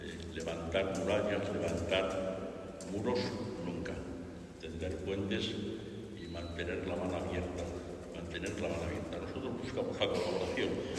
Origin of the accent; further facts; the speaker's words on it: Béjar, Castile and León, Spain; Yo soy de Béjar y ahí hay una plaza de toros verdaderamente. Es el monumento más visitado de Béjar.